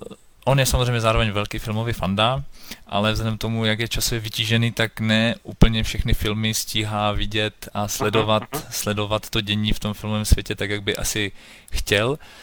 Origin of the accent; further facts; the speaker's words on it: Ostrava, Moravian-Silesian Region, Czechia; Na to, že jsme chudí kluci z Ostravy, tak něco bude.